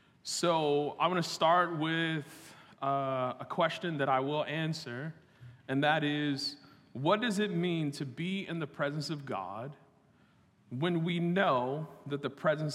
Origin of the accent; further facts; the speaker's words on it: Chicago, Illinois, United States; now in Ohio, United States; I'm from Chicago. I moved to Ohio in 2009.